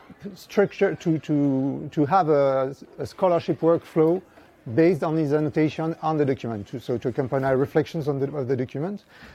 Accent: Nantes, Pays de la Loire, France; English is a second language; So I'm from France, from Nantes

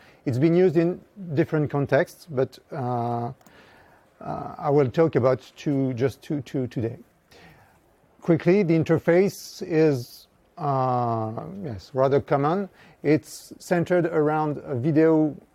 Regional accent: Nantes, Pays de la Loire, France; English is a second language; So I'm from France, from Nantes

